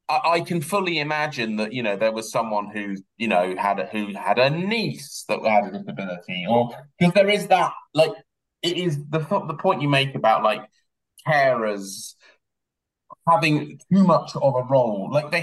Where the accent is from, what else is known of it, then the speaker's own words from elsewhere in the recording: London, United Kingdom; it's the joke of London, being a Londoner is you're like, I've got to wait 7 minutes for a train.